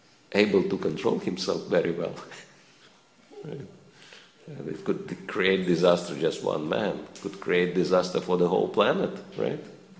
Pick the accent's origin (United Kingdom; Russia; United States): Russia; English is a second language; I'm coming from Russia, and in Russia we say it's like a monkey with a bomb in hand.